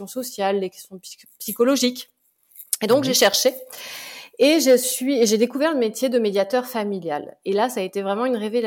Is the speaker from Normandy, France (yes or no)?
no; Nouvelle-Aquitaine, France; j'ai très bientôt 45 ans. Je vis près de Bordeaux et je suis native de la région bordelaise. Voilà, d'accord, donc je suis restée près de chez moi.